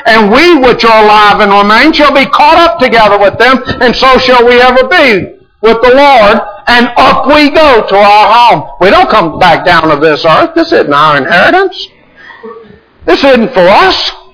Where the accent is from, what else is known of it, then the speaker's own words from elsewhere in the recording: Louisiana, United States; Even though I'm from Louisiana, I can still do it.